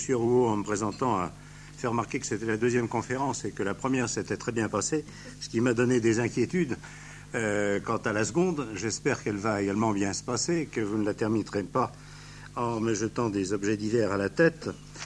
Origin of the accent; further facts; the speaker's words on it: France; now in Switzerland; je suis français et je suis en Suisse